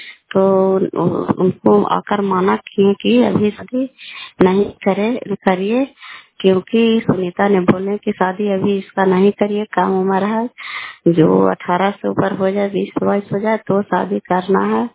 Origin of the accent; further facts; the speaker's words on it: Kalyanpur, Bihar, India; घर कल्याणपुर वाली बेलछी पंचायत प्रखंड चैली जिला नालंदा का निवासी हूँ।